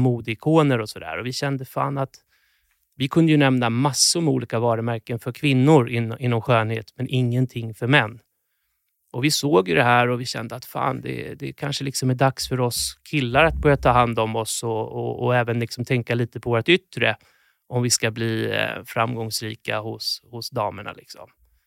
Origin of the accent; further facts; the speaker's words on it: Sweden; Och så tänkte vi att vi är från Sverige. Vi är kända över världen för att vara vackra människor.